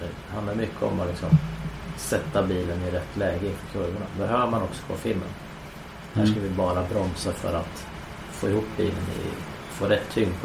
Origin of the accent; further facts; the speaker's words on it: Sweden; Jag insåg på flyget ner till Bilbao via Bryssel att jag var nog enda svensk på den här testkörningen.